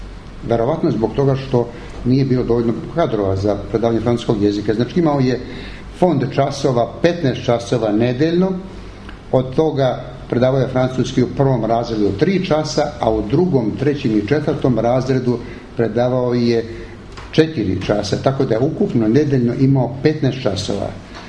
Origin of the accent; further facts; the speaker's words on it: Pljevlja Municipality, Montenegro; njegovi su rodom tu negde od Tare, otprilike, odakle sam i ja, kod Pljevalja